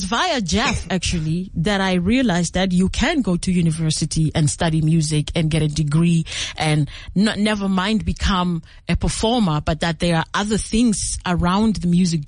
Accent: Mamelodi, Gauteng, South Africa; also born or lived in Atteridgeville; Well, I was born in Attridgeville and raised in Mamelodi. So if you're born in those two townships, there's no way that jazz is going to escape you.

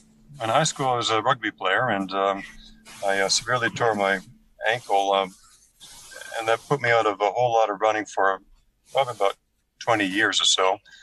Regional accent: Canada; now in Kuwait; I'm a Canadian originally. I've lived in the Middle East for 13 years, Russia for a year. I have a house in Houston, I have a house in Brazil where my wife is from

